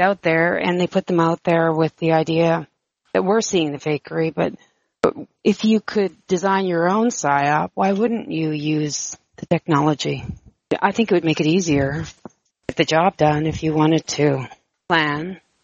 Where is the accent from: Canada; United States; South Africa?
Canada; born there; I was born in Canada, and he was born in the UK.